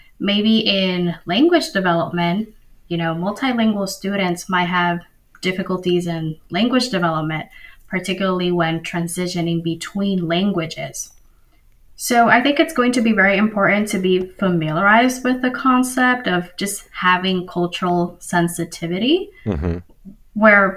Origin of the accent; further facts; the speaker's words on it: Connecticut, United States; born there; Well, in my scenario, I was born in Connecticut.